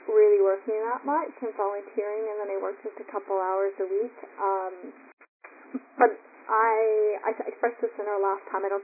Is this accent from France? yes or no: no; Canada; Yeah. I live in Canada. It's like the safest country in the world. I live in a little hometown. I'm staying in my hometown right now, and it's like pristine where I live.